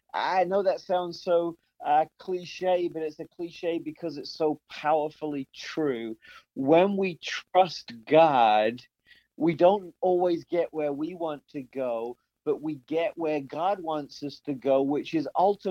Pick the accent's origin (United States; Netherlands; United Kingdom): United Kingdom; England; I grew up in England